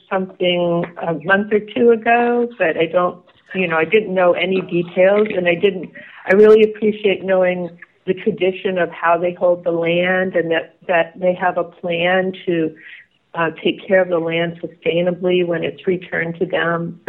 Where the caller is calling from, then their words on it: Seattle, Washington, United States; I'm in Seattle.